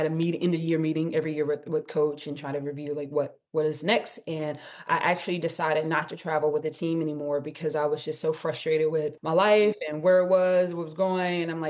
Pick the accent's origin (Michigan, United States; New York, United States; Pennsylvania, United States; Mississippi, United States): Mississippi, United States; because I was away from Mississippi, like 9 hours away from home.